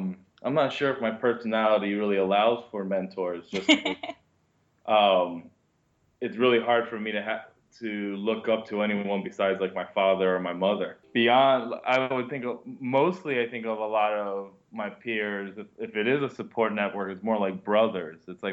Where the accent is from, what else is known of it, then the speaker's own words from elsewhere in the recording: New Jersey, United States; now in Portland, United States; Yeah, I grew up in Jersey. I've only been in Portland for like the last year or so.